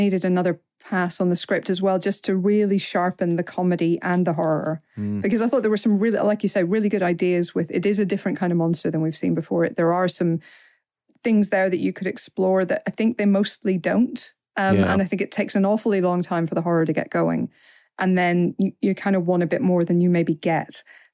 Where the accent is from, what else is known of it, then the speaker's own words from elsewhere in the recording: Northern Ireland, United Kingdom; even as a Northern Irish person, there were lines I couldn't make out.